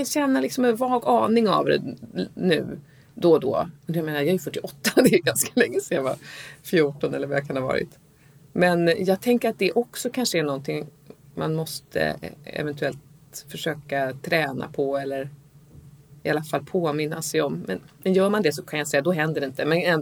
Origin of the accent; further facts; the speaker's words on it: Sätra, Stockholm County, Sweden; runt Sätra, där jag är uppvuxen.